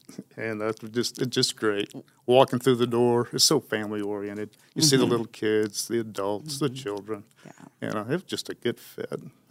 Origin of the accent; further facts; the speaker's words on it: Austin, Texas, United States; Born and raised in Austin, went to school in Austin, joined the military in 1977.